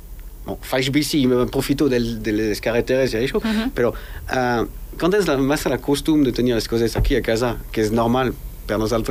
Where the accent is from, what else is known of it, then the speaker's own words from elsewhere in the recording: Paris, Île-de-France, France; now in Andorra; Jo soc de París, al costat de París. Quan me checava, quan era més petit, quan era nen, estava mirant, ok, avui no plou.